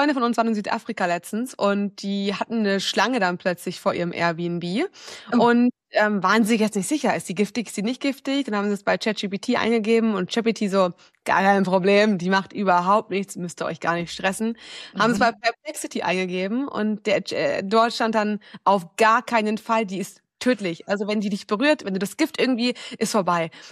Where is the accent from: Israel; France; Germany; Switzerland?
Germany; Northern Germany; ich komme ja aus dem Norden